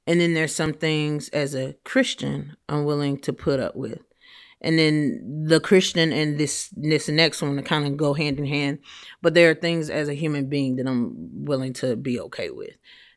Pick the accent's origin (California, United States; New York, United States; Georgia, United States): Georgia, United States; Atlanta; I think I'm going to go home because I'm from Atlanta.